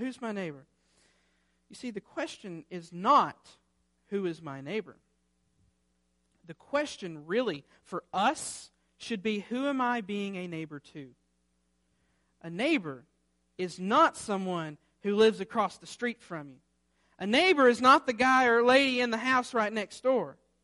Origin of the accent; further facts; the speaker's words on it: Alabama, United States; And back, I'm from Alabama, back home, that's what a lot of people think.